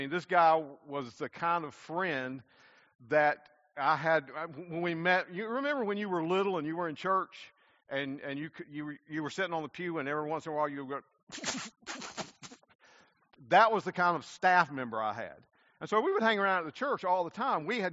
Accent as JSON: {"language": "English", "region": "South Carolina", "country": "United States", "tie": "born or raised there", "said": "She was born in Georgia. I was born in South Carolina, and we basically lived in South Carolina, and we were moving to Georgia to a church."}